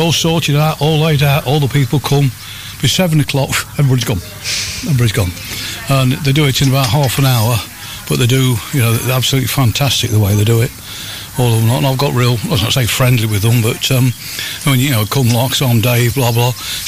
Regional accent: Grantham, East Midlands, United Kingdom; But I also live, I come from Grantham.

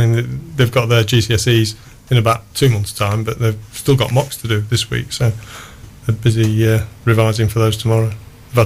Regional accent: Lincoln, East Midlands, United Kingdom; also born or lived in York; I was born in York, and then with job he moved to Lincoln

